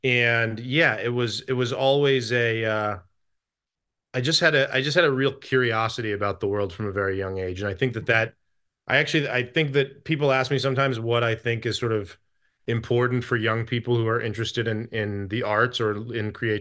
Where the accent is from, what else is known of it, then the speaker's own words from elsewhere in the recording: Tucson, Arizona, United States; also born or lived in Greece / Saudi Arabia; I grew up in Tucson. Well, I was born in Tucson, Arizona. And then my family moved to Greece for a year right after I was born. And then we moved to Saudi Arabia for about 5 or 6 years